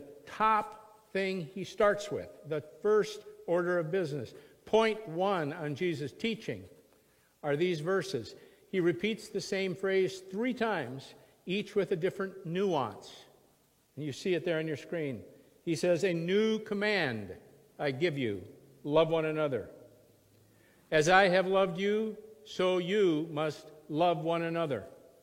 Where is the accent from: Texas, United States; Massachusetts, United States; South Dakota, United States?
South Dakota, United States; Stockholm; born there; I'm Swedish. I was born in Stockholm, South Dakota.